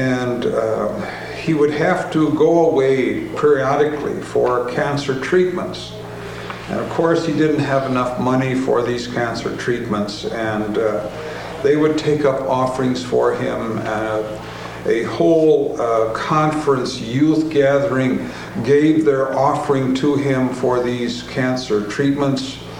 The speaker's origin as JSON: {"language": "English", "region": "South Dakota", "country": "United States", "said": "We come from South Dakota"}